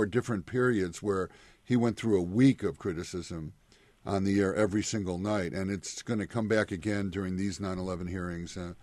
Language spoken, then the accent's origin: English; Illinois, United States; This is central Illinois, and this is supposed to be an area of the country that is, you know, I come from Illinois, so I think it's the true heartland of America